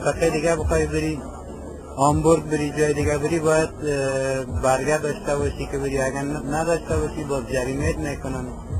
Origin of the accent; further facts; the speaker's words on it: Afghanistan; moved away; ما واقعیتش بسیار وقت است از افغانستان آمدیم